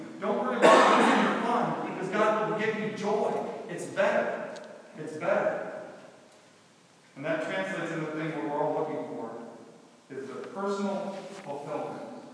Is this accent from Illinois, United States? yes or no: no; Florida, United States; I used to play a game with my friends growing up in Florida when I was younger.